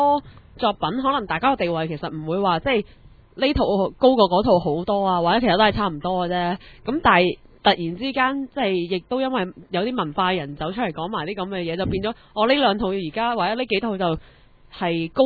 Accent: Chaozhou, Guangdong, China; 我都系潮州人嚟，我唔识。

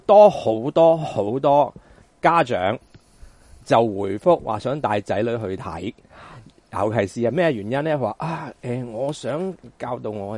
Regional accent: Hong Kong; 其實我哋香港人嘅智商咧

